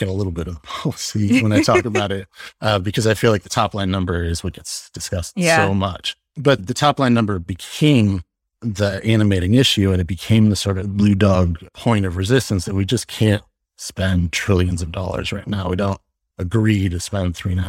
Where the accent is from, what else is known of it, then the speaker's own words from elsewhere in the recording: Los Angeles, California, United States; So grew up in Los Angeles, went to s